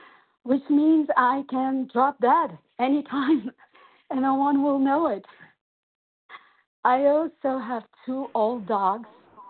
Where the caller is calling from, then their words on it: Brazil; and I'm calling from Brazil.